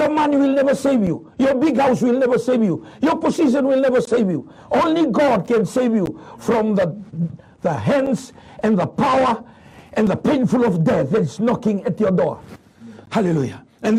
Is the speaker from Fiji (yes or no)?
yes; Fiji; they saw my driving license that I'm from Fiji. I'm a pastor.